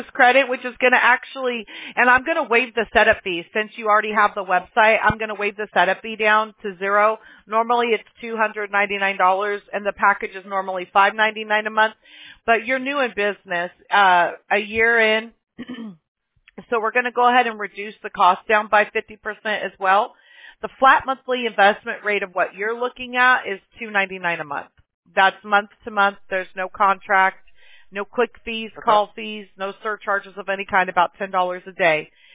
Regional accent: Mobile, Alabama, United States; born there; now in California, United States; I was born in Mobile, Alabama. I just went back there in March to visit my family.

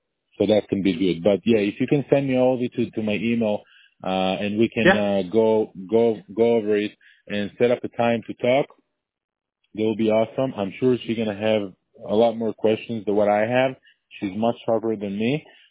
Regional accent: Israel; I'm originally from Israel

